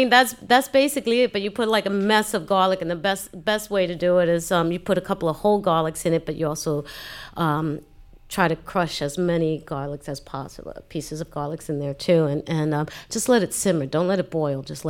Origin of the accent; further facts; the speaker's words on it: Brooklyn, New York, United States; Yes, I would, because I'm from Brooklyn.